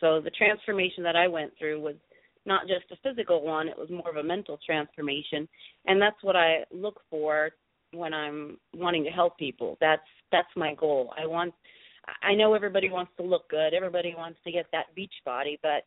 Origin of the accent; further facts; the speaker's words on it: Germany; also born or lived in Texas; I am originally from Germany. … when I lived in Texas.